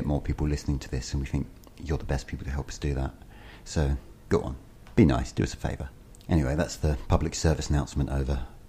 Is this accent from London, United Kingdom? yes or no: yes; Romford, London, United Kingdom; So I grew up in Romford, which has a very strong idea of an Essex identity, and so probably doesn't think of itself as London.